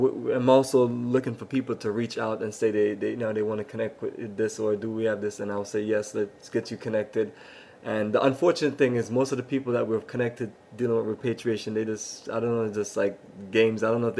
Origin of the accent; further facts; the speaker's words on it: Jamaica; I was born in Jamaica, and it reminds me of my home in Jamaica